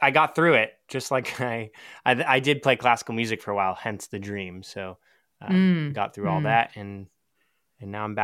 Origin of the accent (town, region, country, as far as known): Seattle, Washington, United States; born or raised there